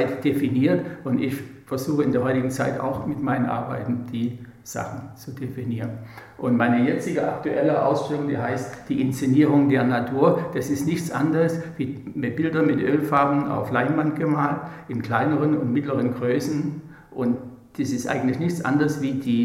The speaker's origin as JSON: {"language": "German", "town": "Leipzig", "region": "Saxony", "country": "Germany", "tie": "born or raised there", "moved": "as an adult", "lives_now": "Ulm, Germany", "said": "Ich bin 1940 in Leipzig geboren, bin seit 1961 in Ulm"}